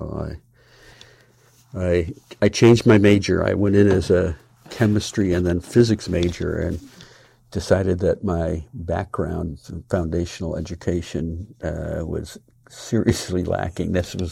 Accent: Rochester, New York, United States; Well, I was born and brought up in Rochester, New York. Mm-hmm. Big Kodak town

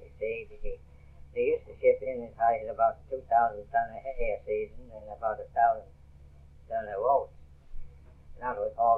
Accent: Dublin, Leinster, Ireland; moved away; Well, I went out in 1910 to my hometown. That was Dublin, Ireland, you see.

